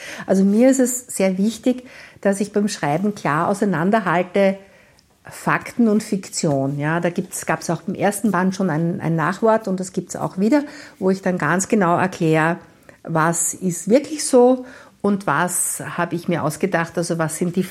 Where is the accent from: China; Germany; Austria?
Austria; Lilienfeld, Lower Austria; Ja, also ich bin im Mostviertel aufgewachsen, nicht in Lunz, sondern in Lilienfeld.